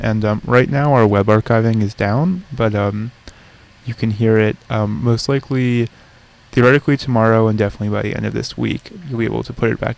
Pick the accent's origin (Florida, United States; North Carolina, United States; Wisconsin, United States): Florida, United States; Miami; and I'm actually from Miami